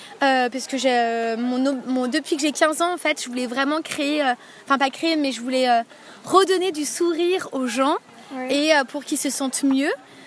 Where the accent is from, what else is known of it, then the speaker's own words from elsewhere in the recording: Annecy, Auvergne-Rhône-Alpes, France; now in Lyon, France; à la base déjà je viens d'Annecy.